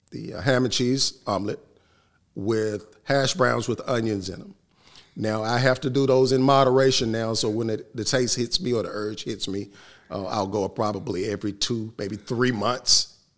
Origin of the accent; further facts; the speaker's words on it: Atlanta, Georgia, United States; I'm from Atlanta, and I've worked for the department for 31 years